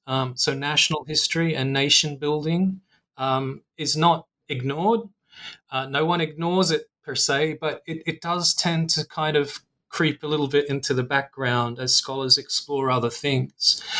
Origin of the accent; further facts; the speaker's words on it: Australia; my home country of Australia